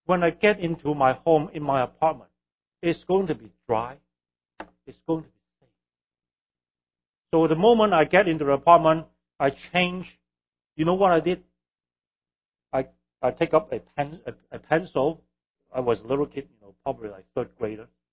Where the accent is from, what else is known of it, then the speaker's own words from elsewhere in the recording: Hong Kong; English is a second language; We live on a sixth floor. And I remember often time when there's typhoon. I grew up in Hong Kong.